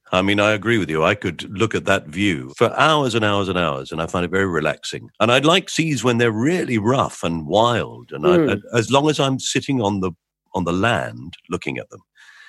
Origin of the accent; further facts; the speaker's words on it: England, United Kingdom; We're English. We're in a foreign country.